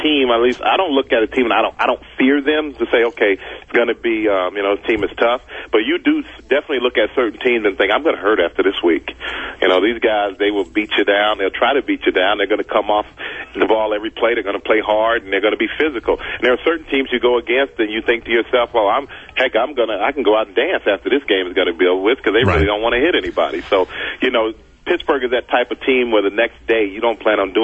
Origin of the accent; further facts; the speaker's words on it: Germany; also born or lived in Houston, United States; I was born in Houston, but I was raised in Germany, yeah.